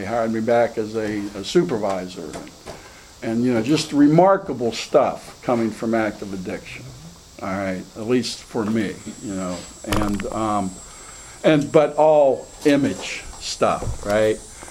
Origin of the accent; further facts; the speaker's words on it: Pittsburgh, Pennsylvania, United States; I'm from Pittsburgh, born and raised, Southfields boy